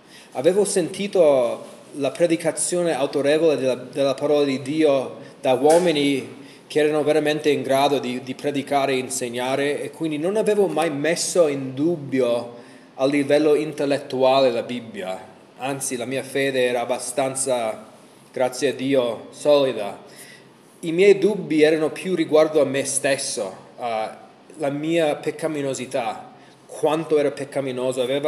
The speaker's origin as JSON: {"language": "Italian", "country": "United States", "tie": "born or raised there", "said": "sono cresciuto negli Stati Uniti. Nessuno dei miei genitori erano credenti. Mio papà, essendo da Palermo"}